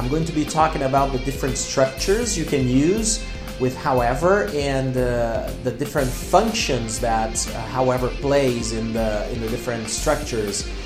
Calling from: Porto Alegre, Rio Grande do Sul, Brazil; English is a second language

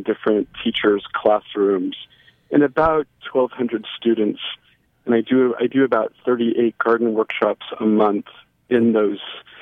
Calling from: Kansas City, Missouri, United States; I'm calling from Midtown, Kansas City.

